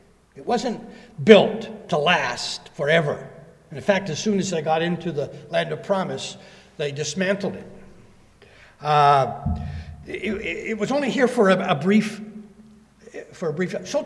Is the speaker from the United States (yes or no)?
no; Canada; In Canada, being a Canadian, the monarchy is still pretty precious to us.